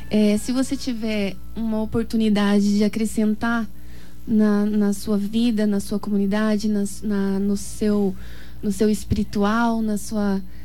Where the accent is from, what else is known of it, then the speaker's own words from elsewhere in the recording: Dourados, Mato Grosso do Sul, Brazil; Eu sou daqui, de Dourados.